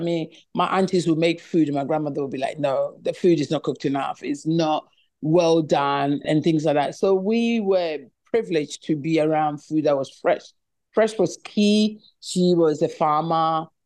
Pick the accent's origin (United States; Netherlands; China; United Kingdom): United Kingdom; England; my parents moved to England. We were raised there in England.